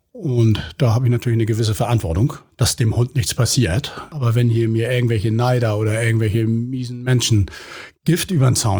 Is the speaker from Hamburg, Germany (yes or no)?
yes; Hamburg, Germany; ich bin gebürtiger St. Paulianer.